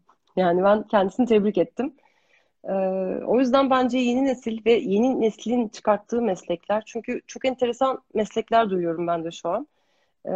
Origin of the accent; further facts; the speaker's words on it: Thrace, Turkey; biz Trakyalıyız, biraz bağlıyız.